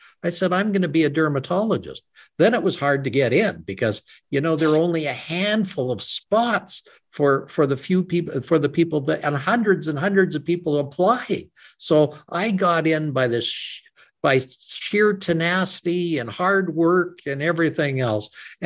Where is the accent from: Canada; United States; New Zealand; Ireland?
Canada; Calgary, Alberta; now in Edmonton, Canada; Grew up in Calgary, the home of the world famous Calgary Stampede. And I moved up to Edmonton for medical school.